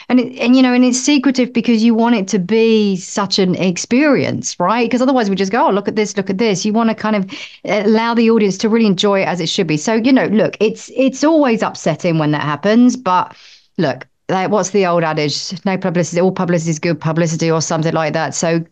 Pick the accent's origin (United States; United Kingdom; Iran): United Kingdom; I'm British.